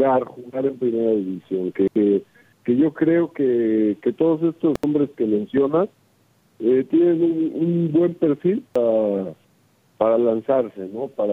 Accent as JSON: {"language": "Spanish", "country": "Mexico", "said": "Uno como mexicano que más quisiera"}